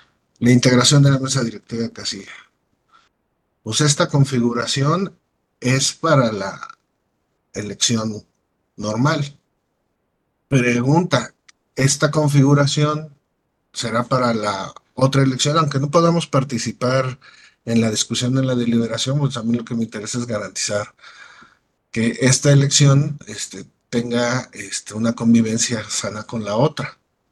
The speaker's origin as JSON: {"language": "Spanish", "town": "Acatlán", "country": "Mexico", "said": "Yo también soy de Acatlán."}